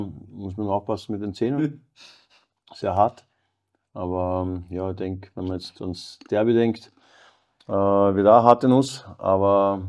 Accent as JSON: {"language": "German", "town": "Linz", "region": "Upper Austria", "country": "Austria", "lives_now": "Zurich, Switzerland", "said": "bei uns in Linz"}